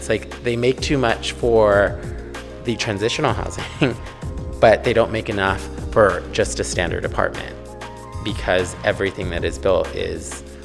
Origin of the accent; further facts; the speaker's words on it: Highland Park, California, United States; I grew up in Highland Park, but I grew up on a street where it's like the neighbors would watch your dog when you went on vacation or left.